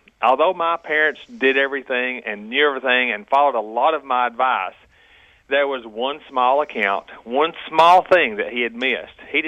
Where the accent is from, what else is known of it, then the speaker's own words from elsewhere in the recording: Alabama, United States; I'm from Alabama. Yeah, unfortunately.